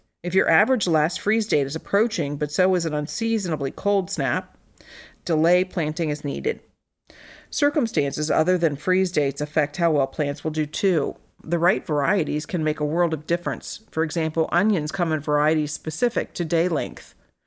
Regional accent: Illinois, United States; now in Houston, United States; I grew up in the Chicago area and had no idea how heat affected plants.

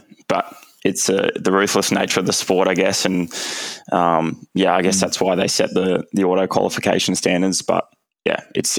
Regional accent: Hervey Bay, Queensland, Australia; as a young kid growing up in Hervey Bay, a bit of a smaller town and city.

